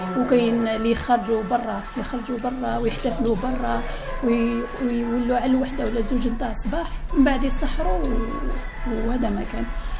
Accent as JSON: {"language": "Arabic", "country": "Algeria", "moved": "yes", "lives_now": "Madrid, Spain", "said": "صراحة من جيت من الجزائر لهنا لإسبانيا ما تلاقيت حتى واحد جزائري."}